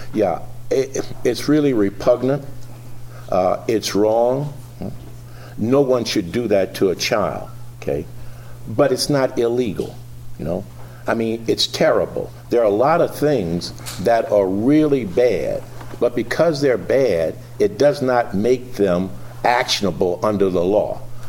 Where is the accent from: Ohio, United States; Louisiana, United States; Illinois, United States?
Louisiana, United States; New Orleans; And I grew up in New Orleans, and I'm old enough to have lived through the segregated South.